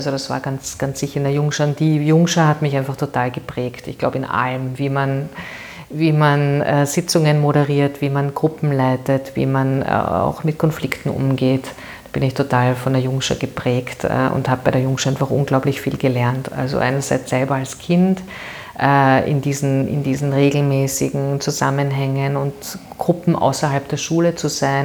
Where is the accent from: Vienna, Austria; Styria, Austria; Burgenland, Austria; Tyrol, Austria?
Vienna, Austria; ich bin eine Währingerin und sehr glücklich, eine Währingerin zu sein und hier geboren zu sein. Ich bin in der Gänzgasse aufgewachsen, im Buwok-Bau.